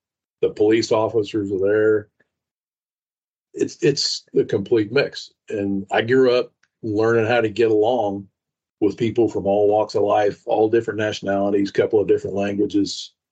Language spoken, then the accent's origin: English; Silver City, New Mexico, United States; So I grew up in a small mining town in southern New Mexico called Silver City.